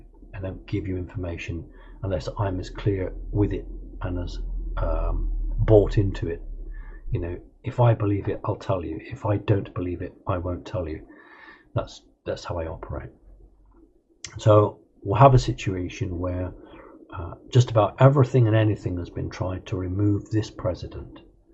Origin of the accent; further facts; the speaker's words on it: United Kingdom; not just because I'm a Brit